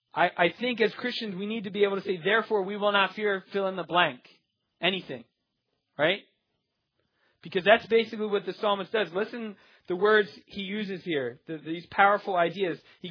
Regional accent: Philadelphia, Pennsylvania, United States; It's just growing up in Philadelphia is just kind of a something that you

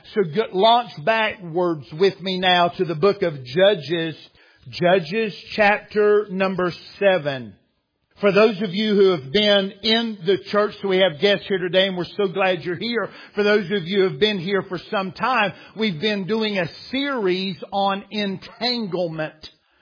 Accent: United States; I am an American. I do live in this country. I pay taxes.

